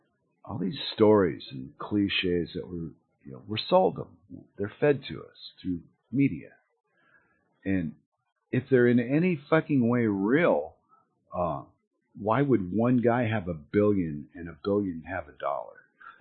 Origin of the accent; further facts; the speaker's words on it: United States; moved away; Being raised in a place that was one way and moving far, far away to another place and then watching the place that I started out just disinteg